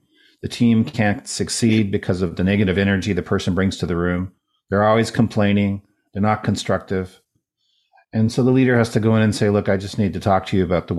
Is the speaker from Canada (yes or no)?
yes; Ontario, Canada; now in Lawrence, United States; I live in Lawrence, Kansas, but I grew up in Canada, lived outside of Toronto.